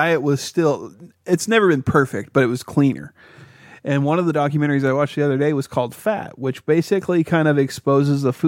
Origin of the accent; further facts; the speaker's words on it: Montana, United States; You were doing the equivalent that that I was doing when I was growing up in Montana. In a truck stop town, basically.